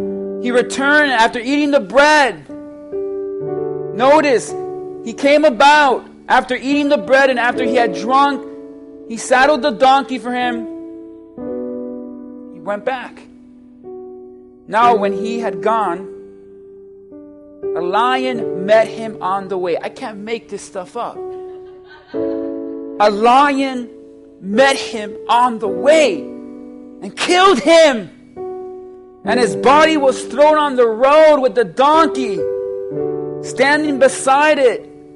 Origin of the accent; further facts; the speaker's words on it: Miami, Florida, United States; And we're from Miami, we don't do that.